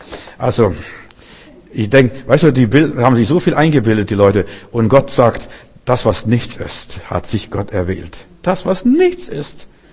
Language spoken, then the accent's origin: German; East Germany, Germany; Also derjenige, der im Osten groß geworden ist, das war der wilde Osten.